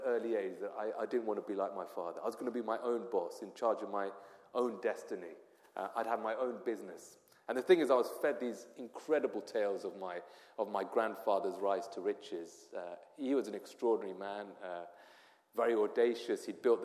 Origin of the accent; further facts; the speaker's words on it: Watford, East of England, United Kingdom; I was actually raised in a Hindu household, and so that was my sort of upbringing. I mean, there's so many things that I could tell you about growing up in Watford